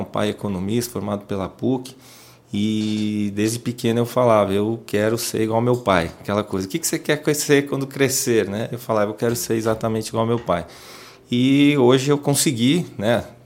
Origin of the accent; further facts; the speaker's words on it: São Paulo, Brazil; Hoje eu não moro na Zona Norte, mas fui nascido e criado na Zona Norte, na região de Santana, né? Morei no Tremembé